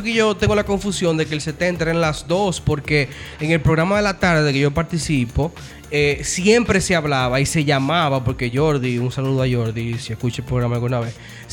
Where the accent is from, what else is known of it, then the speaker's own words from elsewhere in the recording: Dominican Republic; Que somos dominicanos, no pueden con nosotros